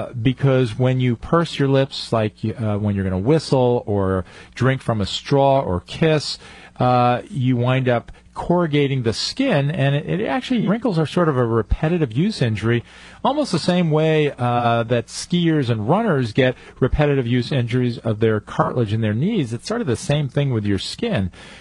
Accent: Highland Falls, New York, United States; I grew up in Highland Falls, and Highland Falls is a very special place for me

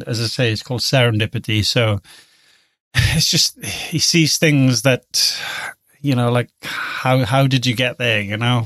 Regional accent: Bridgend, Wales, United Kingdom; I grew up in Bridgend. It's like they'd be fighting every week in Bridgend, you know.

